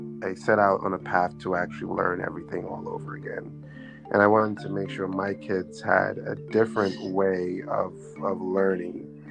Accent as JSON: {"language": "English", "country": "Guyana", "tie": "born there", "said": "I was born in South America, and I was exposed to both private and public school. I actually attended the first private school in Guyana, a school called Maze under 12"}